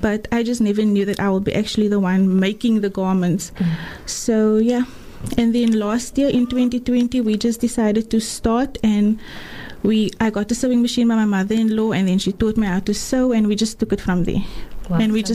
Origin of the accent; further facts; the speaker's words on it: Atlantis, Western Cape, South Africa; now in Bellville, South Africa; I'm from Atlantis. I'm originally from Atlantis. I grew up there. And I'm currently living in Bellville.